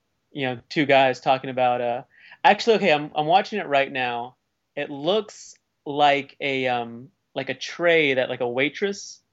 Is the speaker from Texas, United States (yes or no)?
yes; Texas, United States; Because I'm from Texas, and I know that.